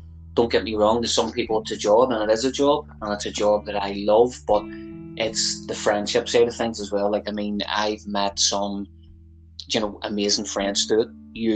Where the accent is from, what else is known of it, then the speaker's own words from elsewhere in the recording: Belfast, Northern Ireland, United Kingdom; and look, I hail from Belfast, and the whole green and orange Catholic Protestant thing was a big thing.